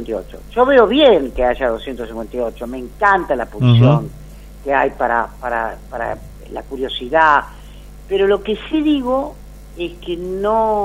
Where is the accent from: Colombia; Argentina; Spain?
Argentina; primero me siento argentina, no me siento, soy argentina, somos argentinos.